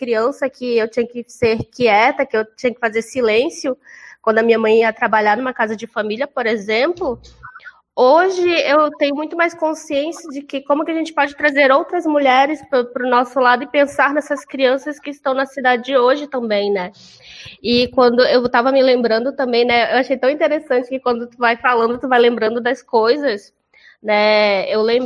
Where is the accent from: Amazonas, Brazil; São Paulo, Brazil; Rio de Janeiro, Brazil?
Amazonas, Brazil; Manaus; Eu sou da Amazônia, eu sou de Manaus, também descendente, né, de tucanos também, e eu vivi tudo isso que tu coloca, sabe, de da minha mãe não estar na terra indígena dela, mas estar em Manaus.